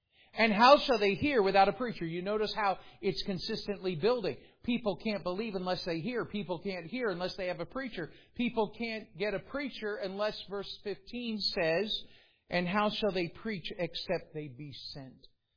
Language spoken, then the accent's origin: English; Florida, United States; I grew up in South Florida, so I can say this with absolute intention.